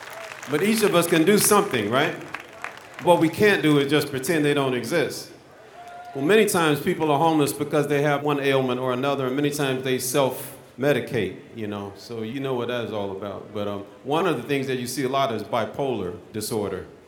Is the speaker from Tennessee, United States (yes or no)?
yes; Memphis, Tennessee, United States; I'm fortunate to volunteer amongst the homeless and poor people in my hometown of Memphis.